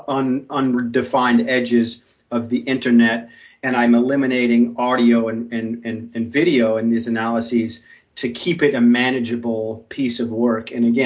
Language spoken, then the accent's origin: English; San Antonio, Texas, United States; we grew up in Texas, and specifically in San Antonio, Texas